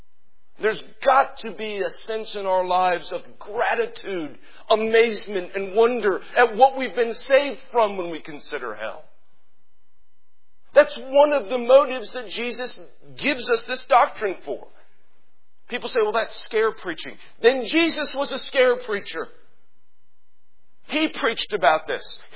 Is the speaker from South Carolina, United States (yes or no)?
yes; South Carolina, United States; I grew up in South Carolina. Y'all probably know something about Southern cultures.